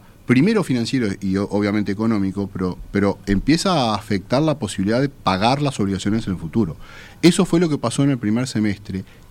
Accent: Uruguay; En realidad, como uruguayo uno dice

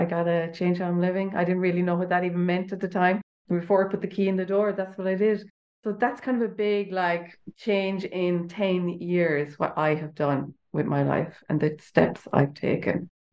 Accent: Limerick, Munster, Ireland; I'm from Ireland. So I'm from Limerick in Ireland, which is like on the like Midwest coast. At the time when I met you, Pepper, I was living in Dublin. So now I'm back living in Limerick.

